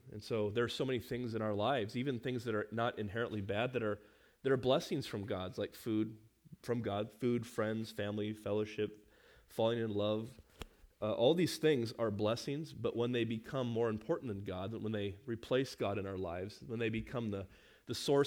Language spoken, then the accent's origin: English; Iowa City, Iowa, United States; I grew up in Iowa City.